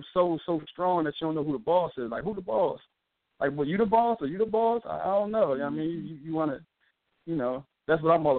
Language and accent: English; Philadelphia, Pennsylvania, United States; Yeah, born and raised in Philly. The North Philly did that here my whole life.